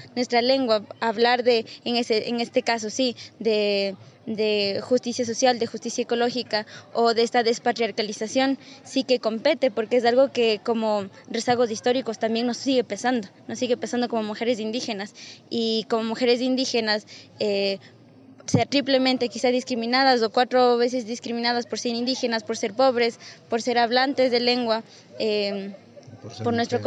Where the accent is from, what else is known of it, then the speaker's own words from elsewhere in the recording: Otavalo, Ecuador; first language Quichua; soy de Ecuador, de dos pueblos indígenas, de Otavalo y de Cotopaxi, y mi nacionalidad es Quichua y el idioma es Quichua.